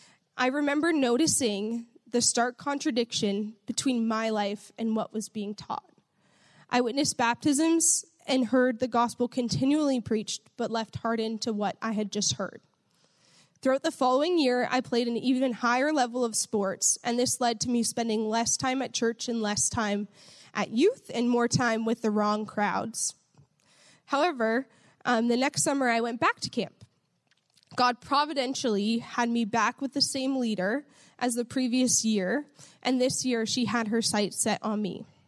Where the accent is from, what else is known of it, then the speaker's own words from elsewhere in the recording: Windsor, Ontario, Canada; My husband is Carmine, and we are from Windsor, Ontario, Canada. So technically, I'm your international wife for the night.